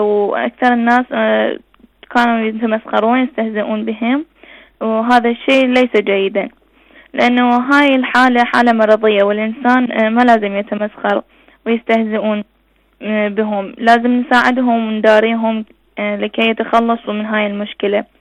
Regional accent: Iraq; من العراق.

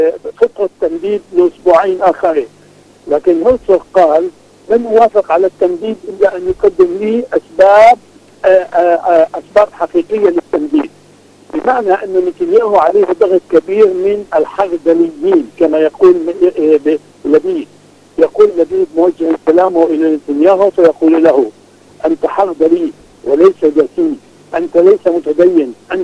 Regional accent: Palestine; لا أتكلم كوني فلسطيني.

